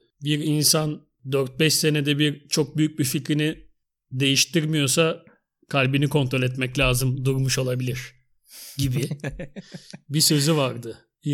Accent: İzmir, Turkey; Mesela ben, biz işte İzmirliyiz.

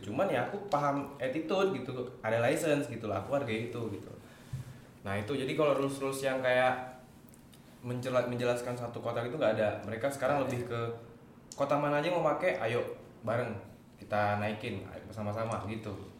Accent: Tanjung Pinang, Riau Islands, Indonesia; satu kebanggaan kok untuk nunjukin aku nih asli Tanjung Pinang gitu loh

